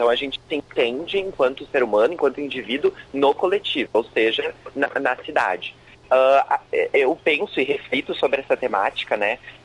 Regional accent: Caxias do Sul, Rio Grande do Sul, Brazil; encontre enquanto caxiense, enquanto gaúcho, enquanto brasileiro, entende?

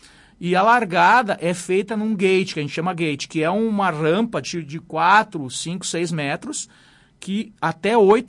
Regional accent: Novo Hamburgo, Rio Grande do Sul, Brazil; Novo Hamburgo. Eu sou natural de Novo Hamburgo. Uhum. Morei lá há 55 anos.

